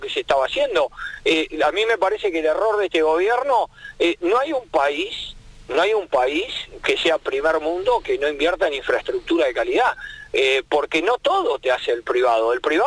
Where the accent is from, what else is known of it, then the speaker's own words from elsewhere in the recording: Argentina; a mí me daría mucha vergüenza, ¿no? Como argentino, porque habla un poquito de lo que somos.